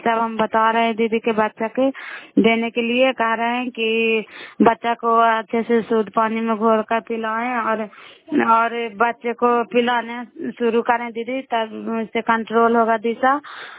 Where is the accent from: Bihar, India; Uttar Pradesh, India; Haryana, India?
Bihar, India; नालंदा जिला कराई ब्लॉक के निवासी हूँ।